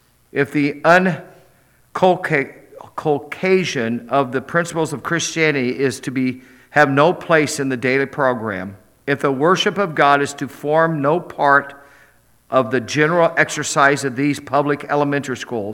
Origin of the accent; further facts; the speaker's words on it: Missouri, United States; it's from Kansas and I'm from Missouri. If it was from Missouri, I wouldn't read it at all.